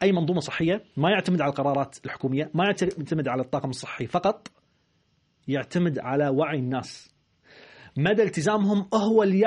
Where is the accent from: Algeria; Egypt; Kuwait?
Kuwait; أنا يعني أنا كويتي، ولكن أقول يعني شعبي مستهتر